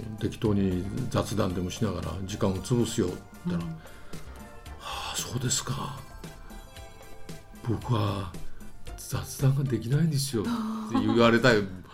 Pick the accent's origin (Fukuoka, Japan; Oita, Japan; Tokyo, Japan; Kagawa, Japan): Fukuoka, Japan; たまたま福岡だったら僕も福岡だから、はい、僕も福岡ですよ